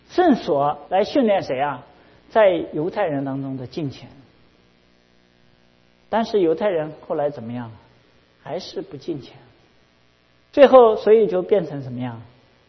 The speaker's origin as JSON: {"language": "Chinese", "country": "China", "said": "我们中国人不是就是老是就是说那个就是这个列强来强就是强暴我们中国"}